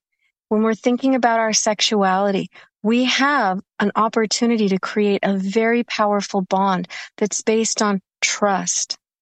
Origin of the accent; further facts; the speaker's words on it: United States; Ordinarily, I would have said, especially in the United States, because yes, being American, I know exactly what's going on in this country at all times.